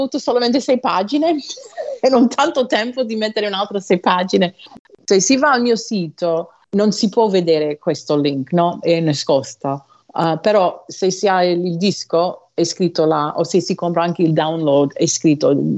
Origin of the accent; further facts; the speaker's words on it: Sicily, Italy; io ho l'approccio, io proprio siciliano, no?